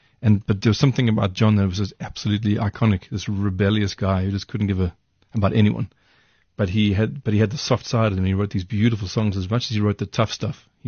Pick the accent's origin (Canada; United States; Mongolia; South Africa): South Africa; Durban, KwaZulu-Natal; now in Johannesburg, South Africa; They were a big inspiration for us because we came from Durban. There was no experience in Durban. You couldn't play in Durban. Came to Joburg